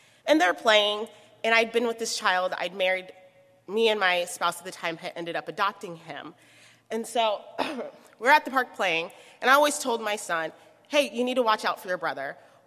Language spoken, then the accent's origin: English; Omaha, Nebraska, United States; I'm from Omaha, Nebraska